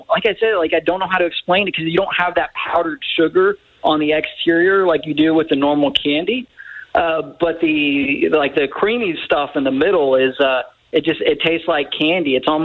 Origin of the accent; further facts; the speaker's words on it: Bartlett, United States; But, you know, growing up in Bartlett, we had this awesome backyard where we played wiffle ball.